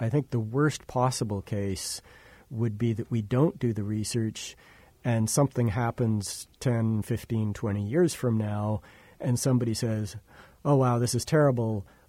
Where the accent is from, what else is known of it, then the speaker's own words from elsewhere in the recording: Ottawa, Ontario, Canada; I grew up in Ottawa in Canada, and we pretty much always got to minus 40 at least once a winter.